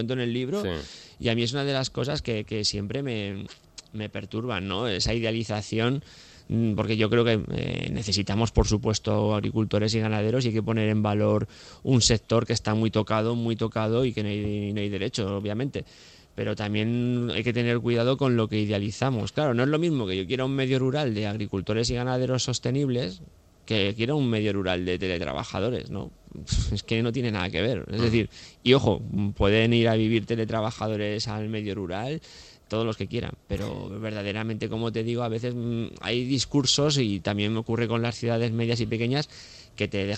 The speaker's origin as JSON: {"language": "Spanish", "region": "La Rioja", "country": "Spain", "said": "Me siento español, obviamente, me siento más riojano"}